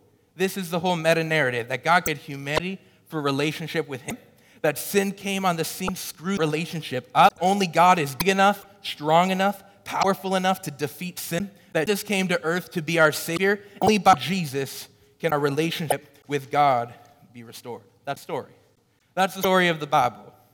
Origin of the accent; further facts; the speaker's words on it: Orleans, United States; I grew up here in Orleans, and I got actually my first job just right down the road.